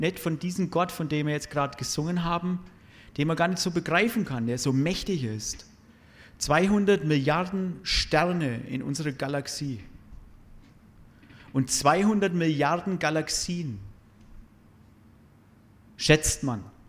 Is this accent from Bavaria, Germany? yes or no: yes; Bavaria, Germany; ich komme vom Bodenseehof. Bin kein Deutscher, sondern Oberfranke.